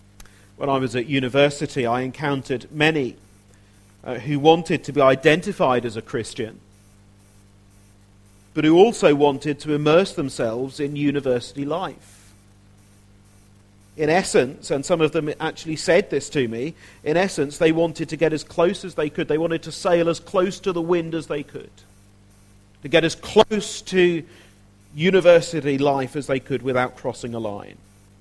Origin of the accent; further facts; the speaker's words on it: United Kingdom; My passport says I'm British.